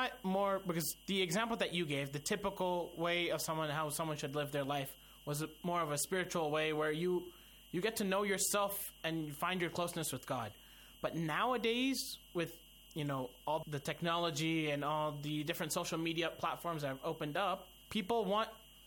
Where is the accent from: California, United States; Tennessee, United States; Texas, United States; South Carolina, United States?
Texas, United States; Houston; I myself am from Houston, Texas.